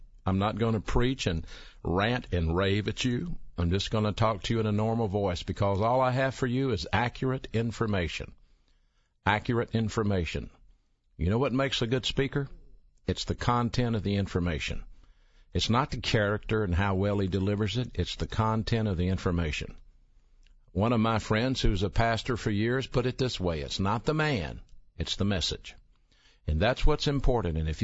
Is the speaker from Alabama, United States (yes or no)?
yes; Birmingham, Alabama, United States; I'm from Birmingham, Alabama. I grew up here in the Magic City area and played football at Woodlawn High School.